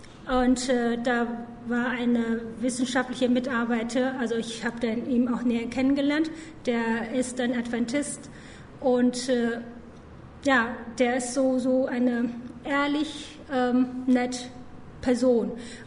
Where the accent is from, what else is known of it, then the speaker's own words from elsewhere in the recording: China; moved away as an adult; now in Germany; Okay, also ich bin dann in China aufgewachsen und dann bin halt nach Deutschland zum Studium gekommen. Und ich habe dann ohne Gott groß geworden